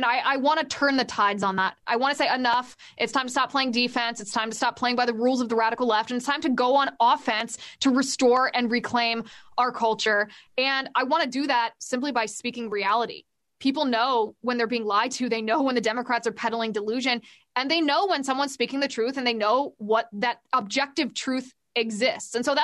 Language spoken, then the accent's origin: English; Ohio, United States; So I grew up in the great Midwest in the state of Ohio, right outside of Cincinnati.